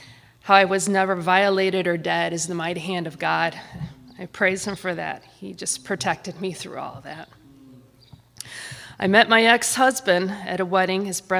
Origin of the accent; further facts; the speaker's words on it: Downers Grove, Illinois, United States; also born or lived in Romeoville, Illinois; I was born in Romeoville, Illinois, and lived there until I was 7 years old and moved to Downers Grove.